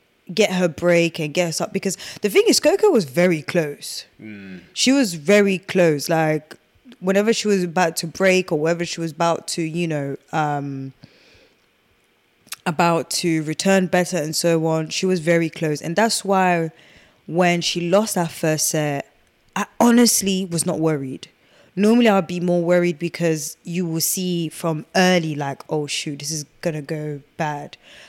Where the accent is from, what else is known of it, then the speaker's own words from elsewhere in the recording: United Kingdom; Listen, I'm a Brit, but the least I can do is say labor in it.